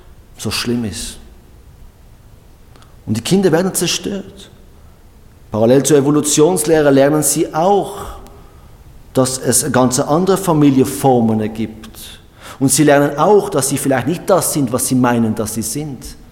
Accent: Switzerland; Und wir als Schweizer Volk haben dafür gestimmt.

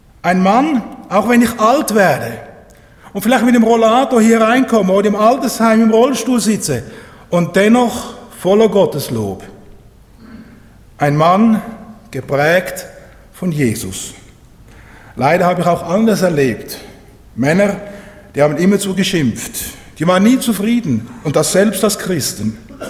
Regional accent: Zurich, Switzerland; Ich bin aufgewachsen am Pfäffikersee.

